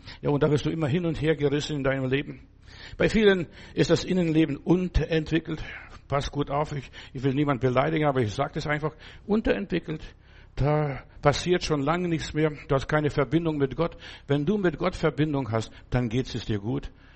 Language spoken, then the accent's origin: German; Germany; Die Westler, also das sind wir Deutsche hier ganz besonders, wir sind verwöhnt, verweichlicht, verzogen, verzärtelt.